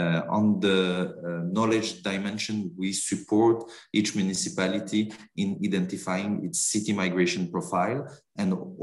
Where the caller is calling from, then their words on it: Malta; I'm calling from Malta, where the Regional Coordination Office for the Mediterranean of ICMPD is based, and where I'm living for 2 years now in okay. The heart of the Mediterranean.